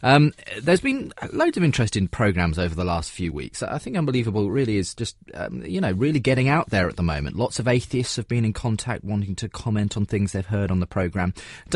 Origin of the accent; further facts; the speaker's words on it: Albania; English is a second language; now in London, United Kingdom; I'm from Albania and live in London now